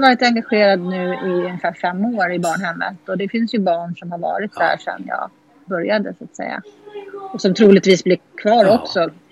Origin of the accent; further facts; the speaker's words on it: Thailand; now in Sweden; Ja, Thailand är ju mitt hemland